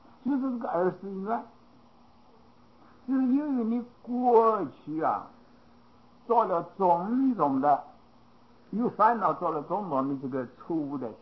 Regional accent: China; 这是我们中国人一般的想法呀。

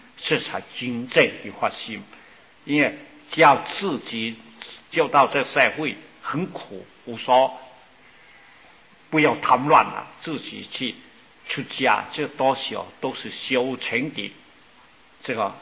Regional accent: China; 我们中国人啊，为了表示他有三

